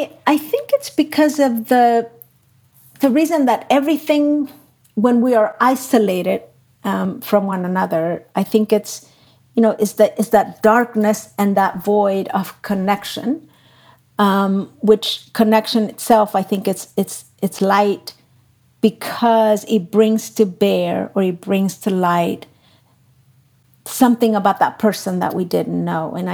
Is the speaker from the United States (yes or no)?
no; El Salvador; of a small town, of a state where I'm from El Salvador, I felt many times very small and disconnected from the broader community